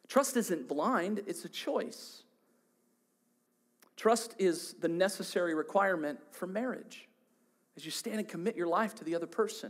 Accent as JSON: {"language": "English", "region": "Ohio", "country": "United States", "tie": "born or raised there", "said": "I grew up in Ohio. It was a long ways away"}